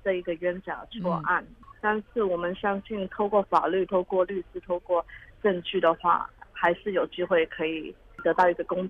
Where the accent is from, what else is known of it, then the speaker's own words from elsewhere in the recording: United States; 因为我是从小在美国长大的，我也是因为这件事情才回来了国内